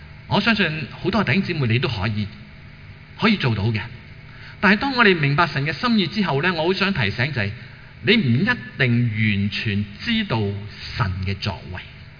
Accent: Hong Kong; 或者几时香港我们香港人的生活才可以回到一个叫做比较好像以前正常一点

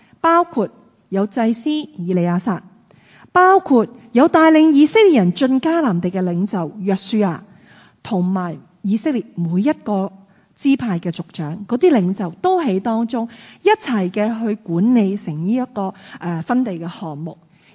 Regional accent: Hong Kong; 那我们今天我们香港人可能屋企都会养一只毛蟹

